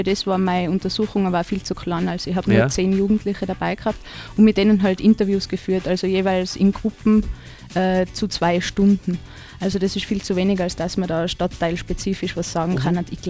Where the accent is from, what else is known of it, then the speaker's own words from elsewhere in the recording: Absam, Tyrol, Austria; ich spreche jetzt nicht richtig Delfer Mundart, weil ich in Absam reden gelernt habe